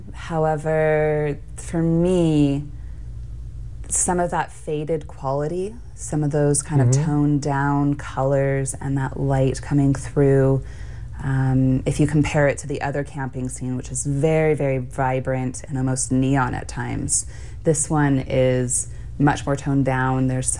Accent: Utah, United States; also born or lived in Las Vegas; That was mainly in Utah. I was born in Las Vegas, but we spent some time in Utah.

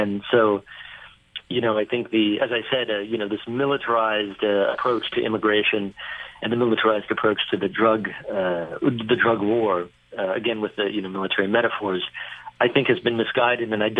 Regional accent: United States; the default position of my home country, the United States

